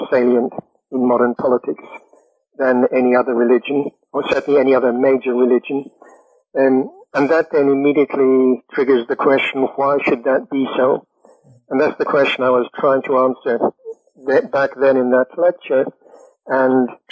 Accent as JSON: {"language": "English", "country": "United Kingdom", "said": "I said, you know, I don't have a methodology, I'm British."}